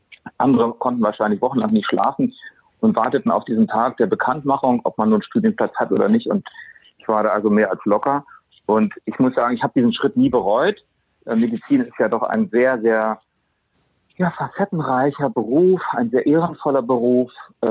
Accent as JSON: {"language": "German", "region": "Hamburg", "country": "Germany", "tie": "born there", "said": "Also ich bin geborener Hamburger, bin 58 Jahre alt, stamme aus einer Medizinerfamilie"}